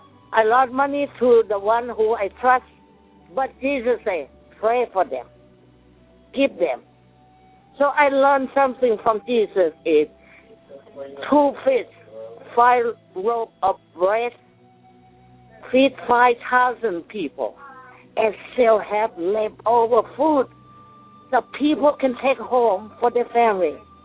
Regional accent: Thailand; English is a second language; moved away; I'm from Thailand, and I left Thailand in 1971

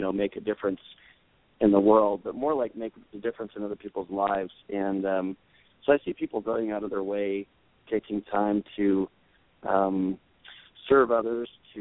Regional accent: Utah, United States; I grew up in Utah. I live in Salt Lake City.

